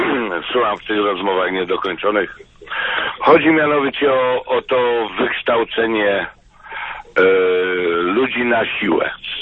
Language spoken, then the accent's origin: Polish; southern Poland, Poland; Akurat ja pochodzę z rodziny mocno katolickiej, z południa Polski.